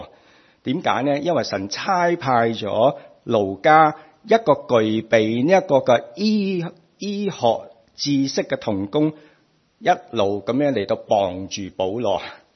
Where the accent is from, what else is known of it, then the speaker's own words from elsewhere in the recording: Hong Kong; now in New Zealand; 我一直从香港嚟到纽西兰嘅时候